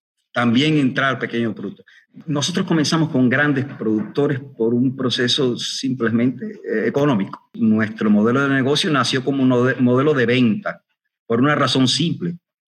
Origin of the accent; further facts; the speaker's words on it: Cuba; moved away as an adult; now in Brazil; somos todos de origen cubano. Todos somos ingenieros, veníamos de distintos sectores de la economía cubana.